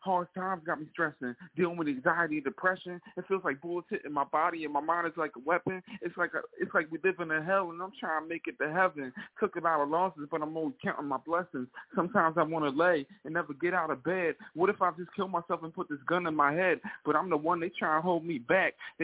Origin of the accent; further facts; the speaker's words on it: Philadelphia, Pennsylvania, United States; I'm from Philadelphia, PA.